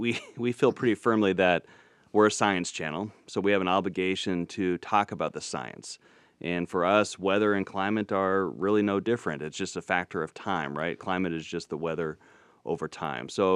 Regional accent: Denver, Colorado, United States; now in Atlanta, United States; Well, I'm a transplant from Denver, so I have to say it's been a bit of an adjustment to look at the difference in snow levels and how the cities respond. But I've come to really love Atlanta.

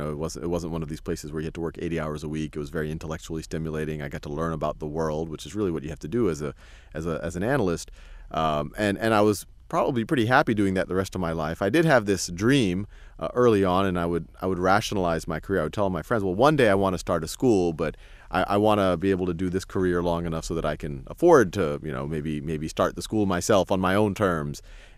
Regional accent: New Orleans, Louisiana, United States; now in Boston, United States; I was living in Boston at the time, and I grew up in New Orleans

